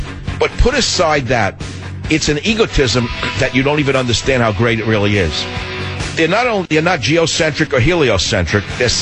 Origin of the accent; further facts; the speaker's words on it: California, United States; This is one thing my home state of California did right, and it worked.